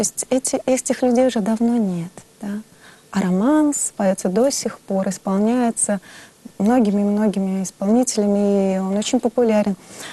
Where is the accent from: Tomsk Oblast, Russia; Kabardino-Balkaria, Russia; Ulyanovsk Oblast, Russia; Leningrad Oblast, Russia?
Ulyanovsk Oblast, Russia; Ulyanovsk; born there; Вообще, в принципе, я родилась в Ульяновске.